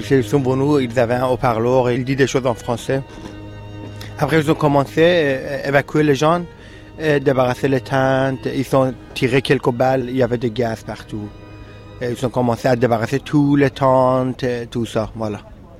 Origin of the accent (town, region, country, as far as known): Afghanistan; French is a second language; moved away as an adult; now in Calais, France